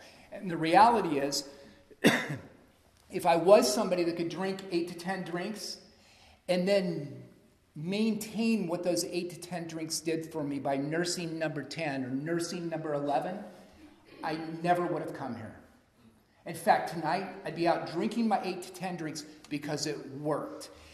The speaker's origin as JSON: {"language": "English", "town": "Portland", "region": "Oregon", "country": "United States", "tie": "born or raised there", "said": "so I grew up in Portland, Oregon, the suburbs of Portland, Oregon, and grew up in a fairly kind of middle to upper middle class area"}